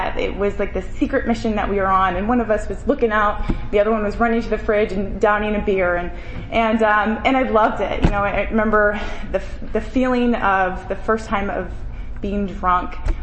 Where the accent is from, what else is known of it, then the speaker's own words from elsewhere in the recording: St. Charles, Missouri, United States; I grew up in St. Charles, Missouri. And I had a pretty normal life.